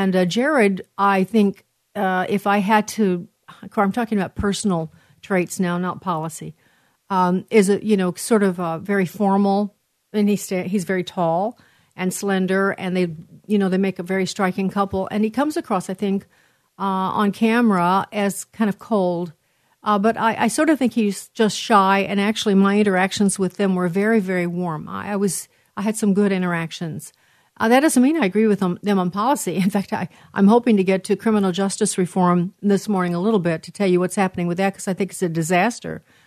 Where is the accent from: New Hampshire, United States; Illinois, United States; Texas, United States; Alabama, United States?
Illinois, United States; Chicago; That's my hometown, Chicago.